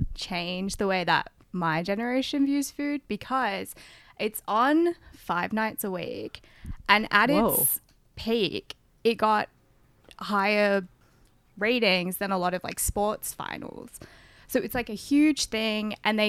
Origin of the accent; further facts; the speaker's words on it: Melbourne, Victoria, Australia; I'm from Melbourne, and I love food because I grew up there.